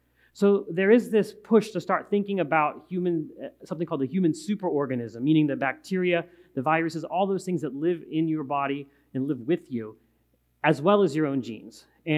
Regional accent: Pittsburgh, Pennsylvania, United States; I gave a talk in Pittsburgh in my hometown

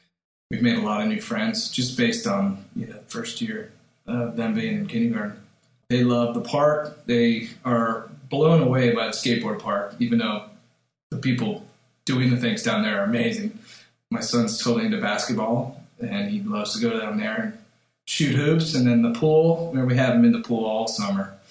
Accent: Marinwood, California, United States; Went to college in Marin. I grew up in Marinwood, Terralinda. Went to Terralinda High School

